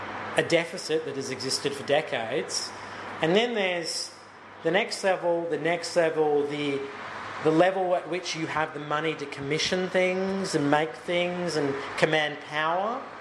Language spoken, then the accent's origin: English; Australia; I love being Australian, I'm proud of being Australian